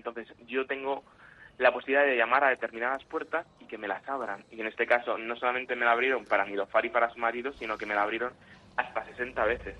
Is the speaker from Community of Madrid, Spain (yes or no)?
yes; Madrid, Community of Madrid, Spain; now in Málaga, Spain; yo soy madrileño, pero vivo en Málaga con mis mujeres de aquí